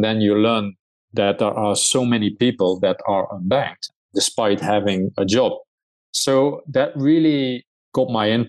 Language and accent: English; Netherlands; English is a second language; I grew up in the Netherlands, so hence my accent.